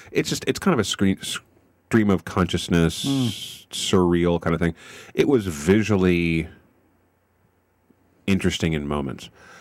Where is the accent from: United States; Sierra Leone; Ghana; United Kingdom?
United States; Wichita, Kansas; There wasn't one in Wichita, where I grew up in Wichita, Kansas, back in the middle of the country.